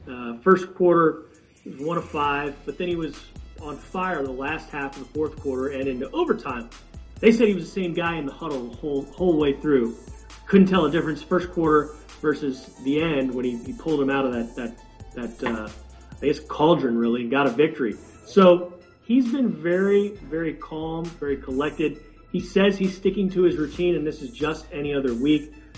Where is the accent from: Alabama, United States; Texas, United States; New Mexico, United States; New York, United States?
Texas, United States; Houston; Oh, well, I'm from Houston. I love Houston, but it's nice in August to get out of that humidity.